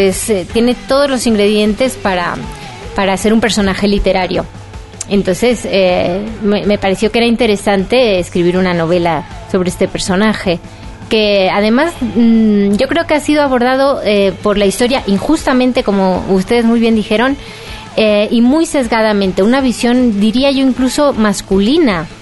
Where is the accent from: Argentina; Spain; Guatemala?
Spain; now in Mexico; Bueno, yo como española